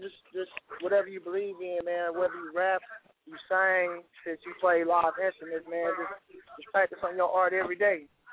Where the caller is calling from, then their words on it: Dallas, Texas, United States; Hey, chilling in D-Town, you know, in Dallas, Texas.